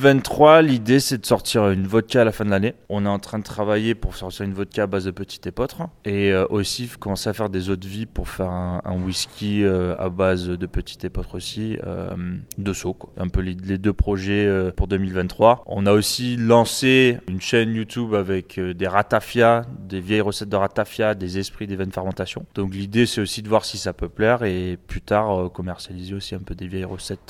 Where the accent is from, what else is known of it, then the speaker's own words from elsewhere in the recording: France; moved away; On est parti de la France en 2001, et après, on a fait 22 ans d'expatriation. Donc, mes parents ont fait 8 pays, moi j'en ai fait 10.